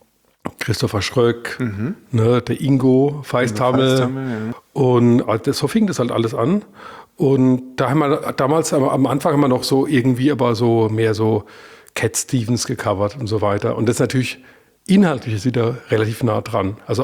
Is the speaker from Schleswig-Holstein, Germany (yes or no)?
no; Rhineland-Palatinate, Germany; accent: Palatine; In meiner Kindheit fand statt in Mundart, in Pelzisch.